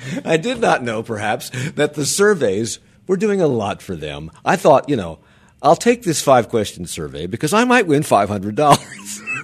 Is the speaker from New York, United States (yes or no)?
no; Washington, District of Columbia, United States; now in Charlotte, United States; I grew up in Washington. When Nordstrom opened in Washington, it was Woodward and Lothrop and the Heck Company and a couple of other major stores that had been around forever.